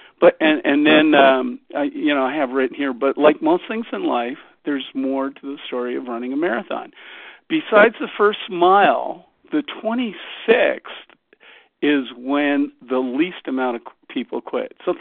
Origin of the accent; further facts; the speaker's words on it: Canada; I'm not American. I came from Canada, so I'm grateful for that.